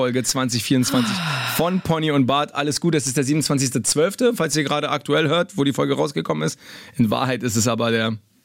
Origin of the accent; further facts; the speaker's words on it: Berlin, Germany; Ich komme ja aus Berlin und jedes Mal, wenn ich in Berlin bin, denke ich mir immer, ja, ist geil, ist mein Zuhause